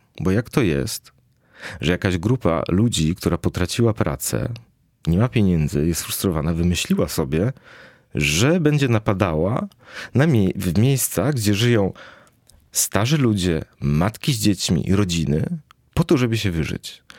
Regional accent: Lesser Poland, Poland; bo ja pochodzę z gór, jestem górskim Romem Birgitka, który osiadł w XV wieku na Podhalu

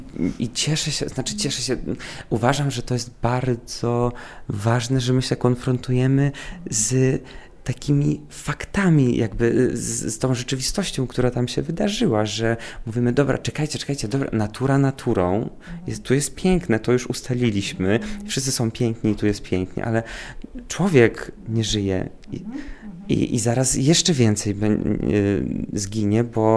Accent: Ukraine; Polish is a second language; now in Poland; ludzie często zapominają, że jestem z Ukrainy, głównie dlatego, że mówię po polsku

